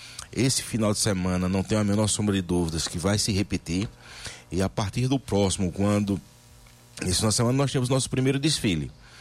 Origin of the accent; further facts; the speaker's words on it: Pernambuco, Brazil; sou de Pernambuco.